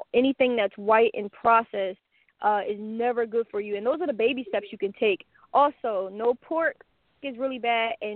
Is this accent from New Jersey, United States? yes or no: yes; New Jersey, United States; I'm from New Jersey, and I just love yoga.